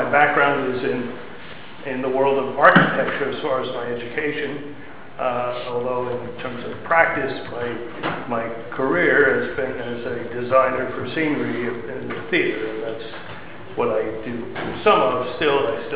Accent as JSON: {"language": "English", "town": "Long Island", "region": "New York", "country": "United States", "tie": "born or raised there", "said": "I grew up in New York on Long Island, and it's not quiet and very crowded."}